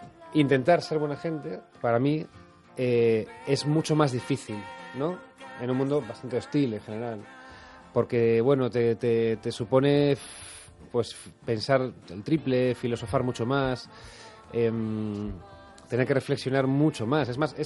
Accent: Galicia, Spain; yo como buen gallego entré por el puente de los franceses.

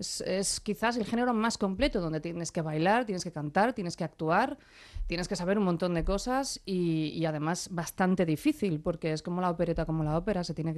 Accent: Catalonia, Spain; moved away; Yo soy catalana, yo vine de Cataluña

